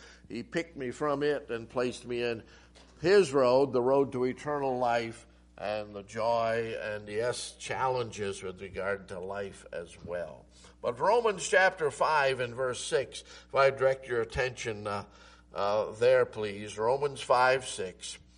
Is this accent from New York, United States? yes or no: yes; New York, United States; Well, I'm not from Pennsylvania. I'm from New York, brought up there, not the city.